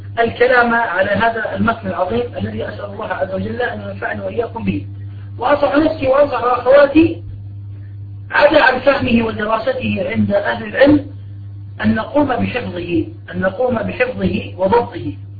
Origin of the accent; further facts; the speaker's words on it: Jordan; عن جمع من أهل العلم من عندنا في بلاد الشام للأردن